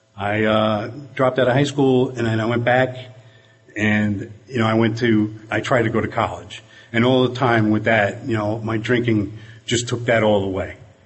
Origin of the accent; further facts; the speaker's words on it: Brooklyn, New York, United States; now in Dumont, United States; I grew up in Brooklyn and moved up to Jersey about 30 years ago.